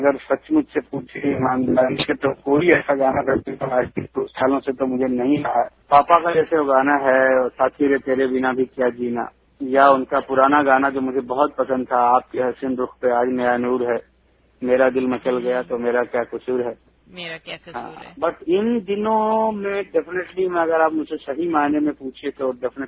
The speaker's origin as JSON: {"language": "Hindi", "town": "Varanasi", "region": "Uttar Pradesh", "country": "India", "tie": "born or raised there", "said": "north India से मैं belong करता हूँ, मैं बनारस का रहने वाला हूँ"}